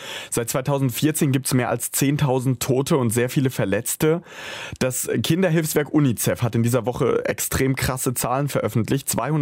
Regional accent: Ukraine; born there; German is a second language; mich macht das eher traurig, dass es Krieg gibt in meinem Geburtsland.

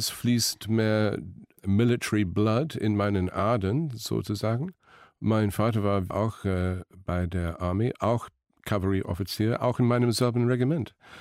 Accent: Scotland, United Kingdom; German is a second language; Ich bin Schotte. Sehr stolz darauf.

